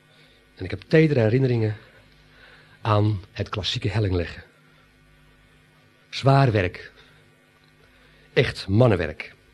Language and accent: Dutch; Sliedrecht, South Holland, Netherlands; Afscheid van onze vader is voor ons afscheid van ons ouderlijk huis. Van onze geboortegrond, Sliedrecht. Van wonen aan de Merwede.